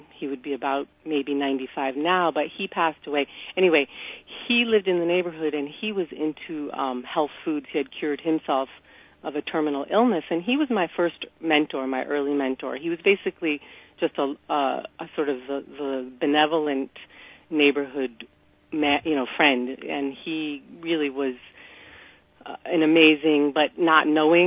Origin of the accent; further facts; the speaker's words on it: New York City, New York, United States; I was raised in the East Village in New York City, and I went to college in the country